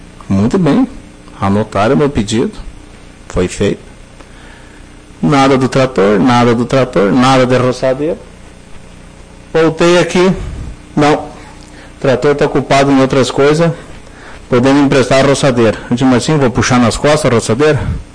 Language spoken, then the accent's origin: Portuguese; Sobradinho, Rio Grande do Sul, Brazil; Sou novo no município, há 2 anos e meio residindo aí. Vim da cidade de Sobradinho.